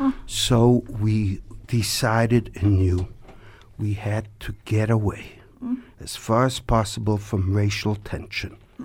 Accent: Montreal, Quebec, Canada; born there; also born or lived in New York, United States; I was born in Montreal, so I am a Canadian. I learned in New York. I lived in New York for 10 years. That's probably where my accent is more from.

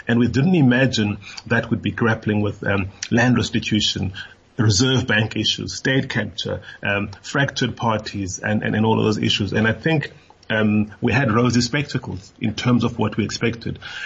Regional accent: South Africa; as a young black South African growing up in South Africa, so many of us had never left the country.

